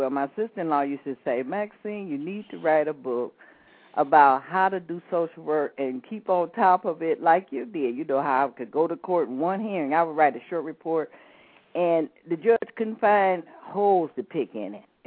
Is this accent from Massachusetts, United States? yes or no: no; Detroit, Michigan, United States; I was in the field in Detroit for 7 years because I'm born and raised. I'm a Motown. I'm a Midwesterner by spirit and heart. I'm really not a California-born person.